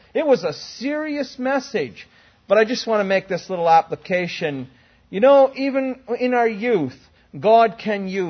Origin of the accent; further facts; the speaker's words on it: Canada; when I was growing up in Canada, we studied in school a great deal about the British royal family.